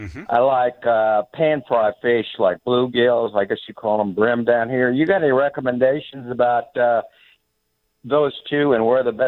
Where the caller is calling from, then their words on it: Roswell, Georgia, United States; also born or lived in Ohio; I'm calling from Roswell, Georgia.